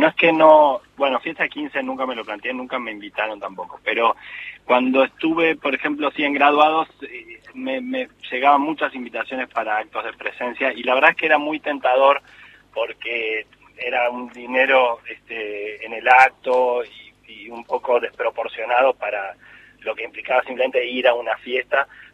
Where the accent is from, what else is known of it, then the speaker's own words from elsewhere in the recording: Uruguay; vivo acá, soy uruguayo.